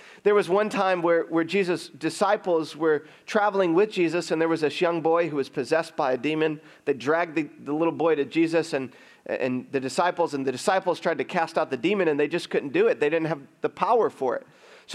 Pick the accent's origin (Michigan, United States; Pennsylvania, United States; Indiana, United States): Michigan, United States; One time growing up in Michigan, I lived in this dark gray town that was dark like 7 months of the year.